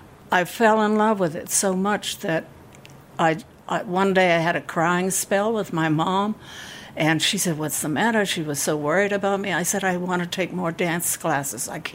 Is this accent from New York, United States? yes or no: no; Boston, Massachusetts, United States; born there; I was born in Boston.